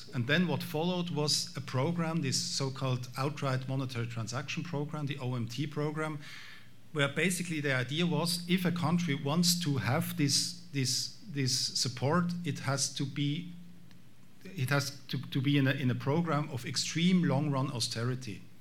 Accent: Switzerland; I mean, I come from Switzerland. We have we are not member of the EU

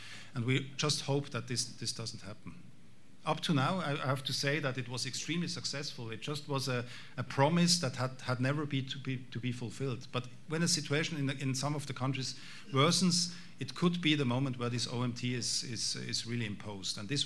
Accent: Switzerland; I mean, I come from Switzerland. We have we are not member of the EU

